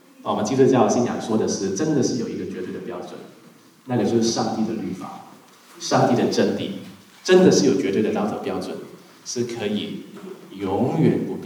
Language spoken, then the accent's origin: Chinese; China; 我们中国人会说什么？